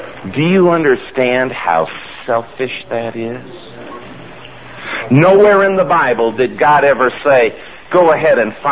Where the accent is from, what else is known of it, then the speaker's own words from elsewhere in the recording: Alabama, United States; born there; I was born in Alabama, and that's a good Alabama term.